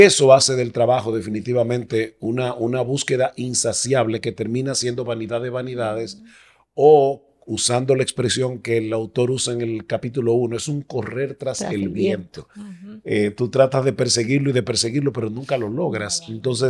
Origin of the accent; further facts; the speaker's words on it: San Juan de la Maguana, San Juan, Dominican Republic; Yo recuerdo cuando yo era pequeño, en el pueblo donde yo nací, en San Juan de la Maguana